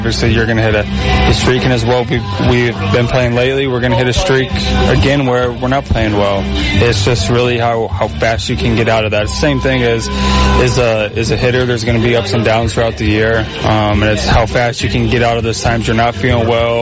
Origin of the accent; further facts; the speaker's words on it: Florida, United States; also born or lived in Chicago; Yeah, I was born in Chicago, but I grew up most of the time in Florida, and I'm really enjoying my time here, and I like the city a lot.